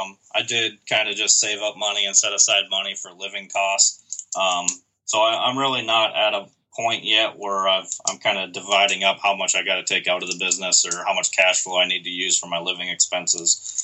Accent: Minnesota, United States; I'm originally from Minnesota, so I took basically the entire month of July this summer and went home to see friends and family

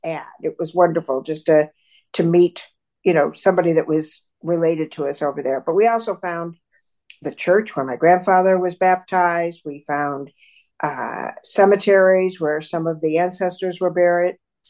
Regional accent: Syracuse, New York, United States; her story of growing up in Syracuse, New York, which is where I was from.

